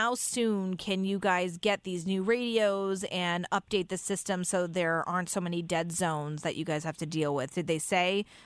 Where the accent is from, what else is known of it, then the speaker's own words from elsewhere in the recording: Fairfield, United States; I grew up in Fairfield, so I'm a little biased, but I always felt very safe.